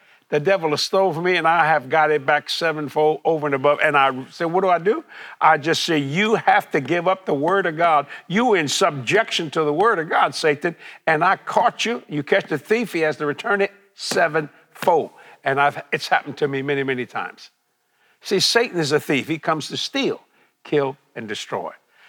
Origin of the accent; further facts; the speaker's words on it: Louisiana, United States; I'm glad I'm a Cajun.